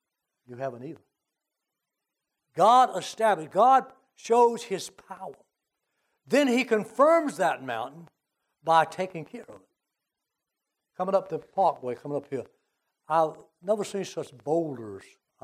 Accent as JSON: {"language": "English", "country": "United States", "said": "And I cannot believe, and I'm an American person. I love my flag."}